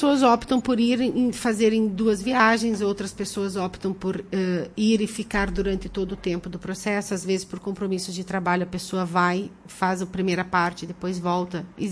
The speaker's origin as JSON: {"language": "Portuguese", "town": "Vacaria", "region": "Rio Grande do Sul", "country": "Brazil", "lives_now": "Italy", "said": "eu adoro morar na Itália, faz 17 anos que eu moro lá, para mim é a minha casa. Eu vou sempre amar a Vacaria, com certeza, porque eu sou de Vacaria, mas a Itália, para mim, é a minha casa."}